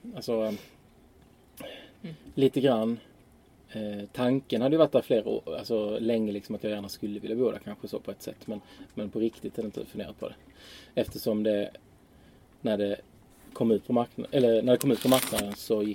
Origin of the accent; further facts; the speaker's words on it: Skåne, Sweden; born there; Alltså jag tänker inte ens på att jag liksom inte har vuxit upp i Skåne.